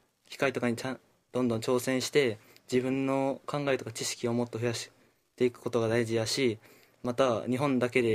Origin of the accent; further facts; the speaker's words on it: South Korea; now in Japan; 僕は韓国人やけど、ずっと今までずっと日本の学校でずっと歴史教育を受けてきたから